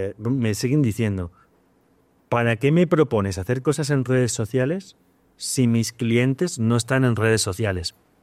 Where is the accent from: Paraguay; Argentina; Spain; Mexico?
Spain; moved away as an adult; tú vienes de Perú, yo vengo de España. Salir de nuestros países, salir de nuestras familias